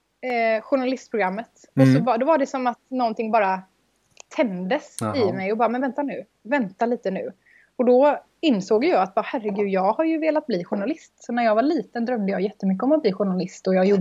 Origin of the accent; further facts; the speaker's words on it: Gothenburg, Västra Götaland County, Sweden; bestämde mig för att flytta tillbaka till Göteborg då, min hemstad.